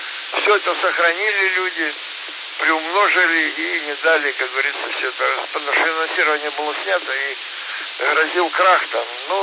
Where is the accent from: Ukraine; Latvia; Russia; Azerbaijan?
Ukraine; Donetsk, Donetsk Oblast; also born or lived in Kuban; Родился на Кубани. Вот, а детство и юность прошли в Донбассе. Вот, город Донецк или раньше Сталина